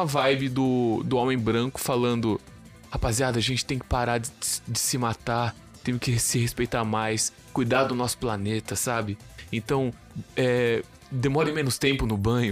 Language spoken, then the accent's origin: Portuguese; São Paulo, Brazil; Ah, eu sou paulista